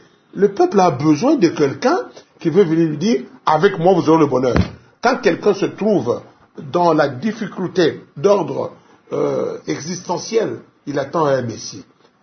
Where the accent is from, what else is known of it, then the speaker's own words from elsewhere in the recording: DR Congo; je suis Congolais.